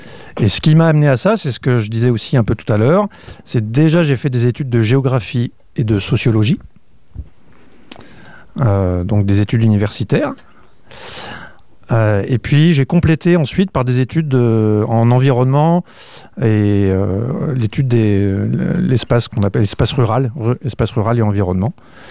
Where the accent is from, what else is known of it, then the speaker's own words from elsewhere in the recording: Auvergne-Rhône-Alpes, France; j'ai grandi donc en Auvergne, en moyenne montagne. Après, je suis parti pour faire des études universitaires en Écosse